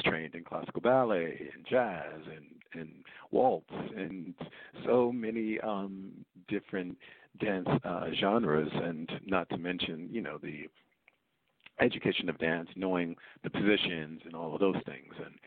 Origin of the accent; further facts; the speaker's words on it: Queens, New York, United States; I always have been dancing in our house and things like that, where I grew up in Queens, New York.